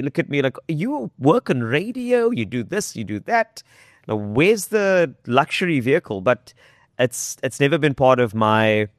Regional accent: South Africa; no, I'm from South Africa.

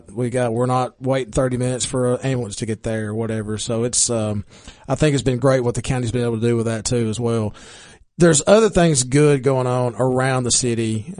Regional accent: Baxter, United States; I'm visiting with Baxter Mayor John Martin and Police Chief Danny Holmes. Again, my hometown, two of my favorite people in the world, doing great things.

